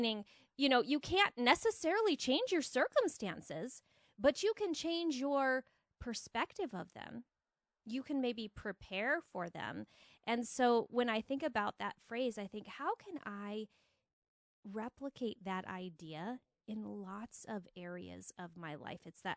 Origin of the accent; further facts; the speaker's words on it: Phoenix, Arizona, United States; now in Minnesota, United States; I was born in Phoenix, Arizona, and lived there for 22 years, and then married him and was brought all the way to the land of Scandinavia in our United States, of Minnesota.